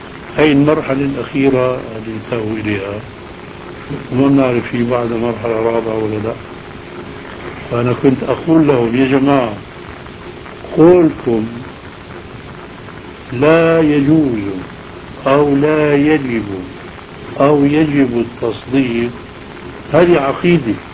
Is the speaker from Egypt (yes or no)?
no; Aleppo, Aleppo Governorate, Syria; وأنا من حلب